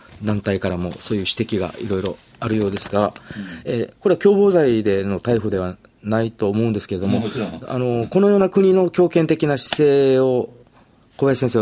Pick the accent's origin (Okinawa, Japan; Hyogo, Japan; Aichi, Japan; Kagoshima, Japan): Okinawa, Japan; 私も出身が沖縄で